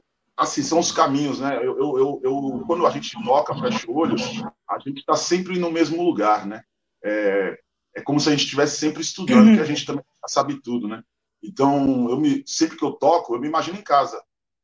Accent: Santos, São Paulo, Brazil; eu sou do Brasil, de Santos, lá eu moro perto do Cais, a maior Cais da América Latina.

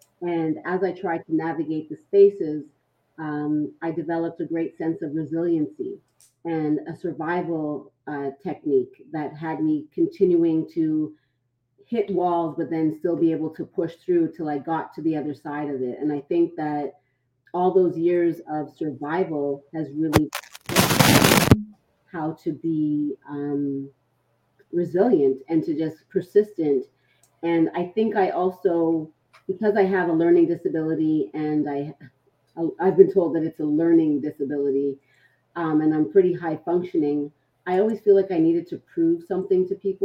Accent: Toronto, Ontario, Canada; I come from Toronto, Canada

